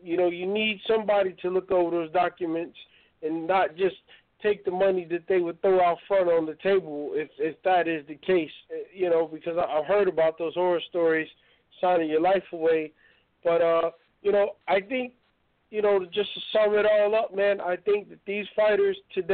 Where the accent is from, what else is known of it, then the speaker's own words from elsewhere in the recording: Indianapolis, Indiana, United States; my hometown of Indianapolis, Indiana